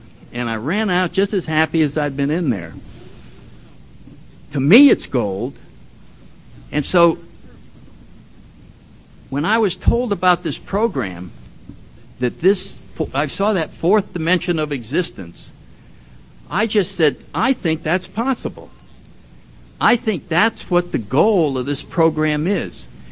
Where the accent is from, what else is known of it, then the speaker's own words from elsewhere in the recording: Woodbridge, Connecticut, United States; if I go back to my hometown out in Woodbridge, Connecticut, and drive down that road, I always glance over.